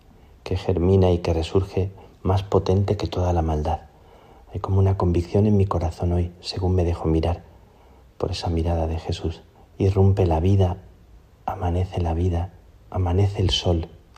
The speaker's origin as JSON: {"language": "Spanish", "town": "Plasencia", "region": "Extremadura", "country": "Spain", "tie": "born or raised there", "said": "el nazareno de la Catedral de Plasencia, de mi tierra"}